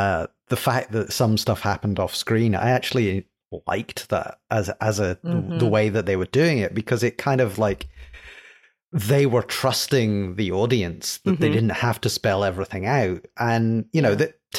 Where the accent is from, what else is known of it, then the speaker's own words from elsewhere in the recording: Scotland, United Kingdom; despite being British, Scottish, I have zero interest in football.